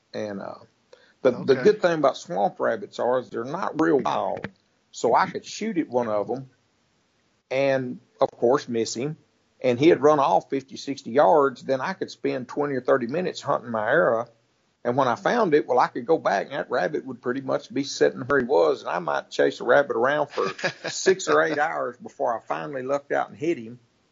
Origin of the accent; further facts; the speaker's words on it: Texas, United States; But growing up in East Texas, I was probably 16 or 17 before I ever left my home county.